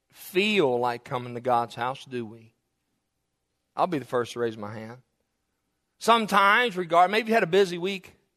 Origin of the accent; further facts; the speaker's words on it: the South, United States; why that blessed me so much was because I'm from the South.